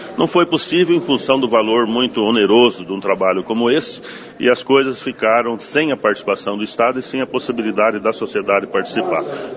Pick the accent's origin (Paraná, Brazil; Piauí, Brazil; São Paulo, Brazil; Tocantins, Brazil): Paraná, Brazil; Iguaraçu; born there; Eu sou nascido em Iguaraçu, meu pai foi prefeito de Iguaraçu, tem uma ligação muito forte aqui com Maringá.